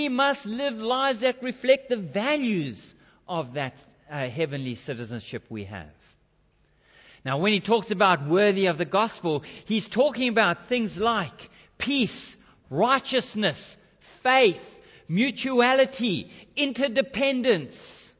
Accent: Durban, KwaZulu-Natal, South Africa; moved away; Because in summer, in Durban, where I grew up in South Africa, it had a very humid climate in summer.

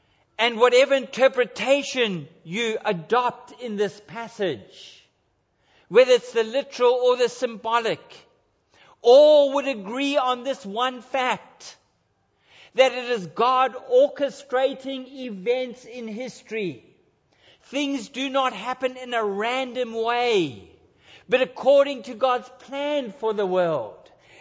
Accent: Australia; even though we have allegiance to Australia because we live here and we are Australian.

